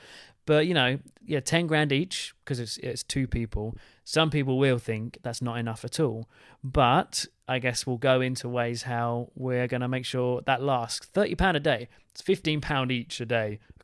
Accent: United Kingdom; Yeah, well, being British anyway, we explain to people.

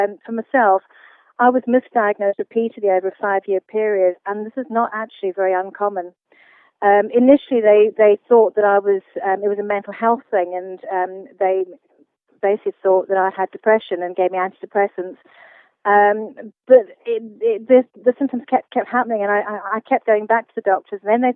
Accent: Portugal; also born or lived in Zimbabwe; I grew up mainly in Portugal. I grew up in Zimbabwe and Southern Africa.

